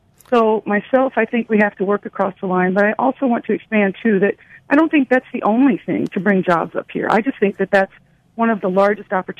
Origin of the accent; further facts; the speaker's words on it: Cherokee, United States; I'm from Cherokee, for goodness sake.